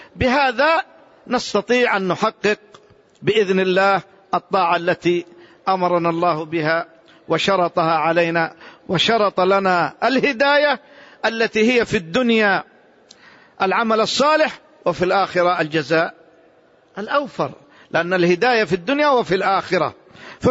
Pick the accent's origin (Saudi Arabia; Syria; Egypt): Saudi Arabia; سواء بلدنا المملكة العربية السعودية أو غيرها